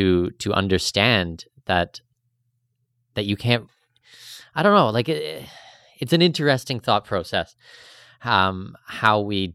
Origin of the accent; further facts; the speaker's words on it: Canada; And, you know, I'm Canadian, you're Australian.